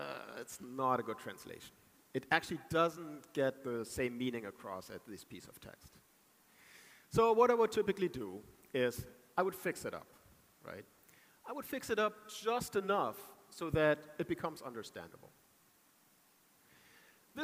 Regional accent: Germany; English is a second language; So I'm from Germany, my parents speak only German

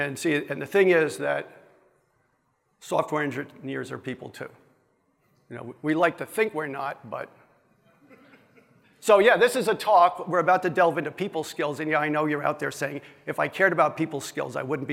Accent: New Jersey, United States; accent: New Jersey; now in Ohio, United States; Because actually I grew up in New Jersey, and if you listen carefully, you will hear I skew my vowels the way somebody from New Jersey would.

